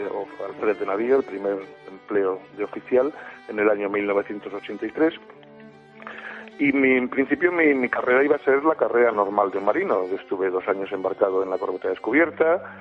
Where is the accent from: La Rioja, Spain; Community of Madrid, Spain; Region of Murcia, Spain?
Region of Murcia, Spain; Cartagena; Yo soy natural de Cartagena. Cartagena es una ciudad muy unida a la Marina y en mi familia hay marinos